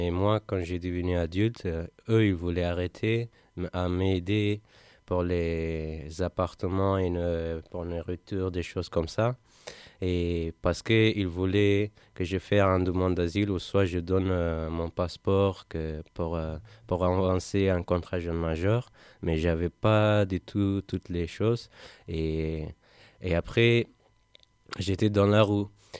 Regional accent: Afghanistan; French is a second language; Moi, j'ai 21 ans. Je viens d'Afghanistan et je ne parle pas vraiment bien français.

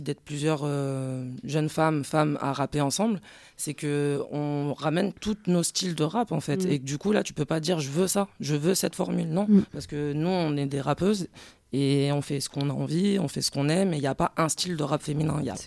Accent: Grenoble, Auvergne-Rhône-Alpes, France; born there; Moi, je suis née à Grenoble

